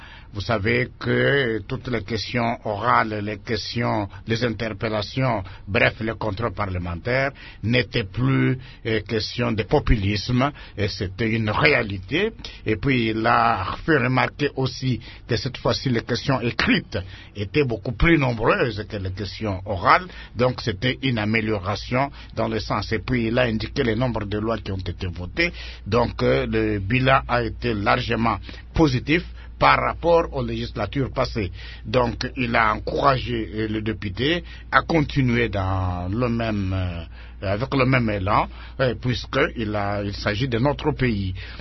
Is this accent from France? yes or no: no; Mbuji-Mayi, Kasaï-Oriental, DR Congo; Et je viens de Mbujimayi et ça s'est passé très bien.